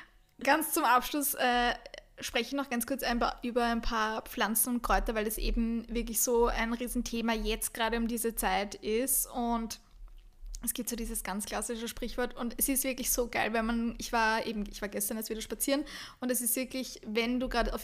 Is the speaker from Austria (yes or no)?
yes; Austria; Die Gundelrebe, bei uns in Österreich nennt man es Gundelrebe, in Deutschland sagt man oft Gundermann dazu.